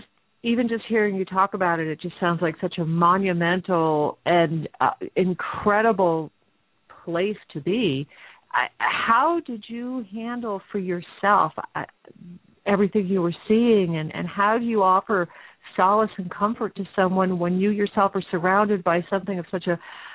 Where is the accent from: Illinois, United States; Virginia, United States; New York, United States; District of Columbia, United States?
New York, United States; Well, I'm from New York originally as well, so I know where Rye is.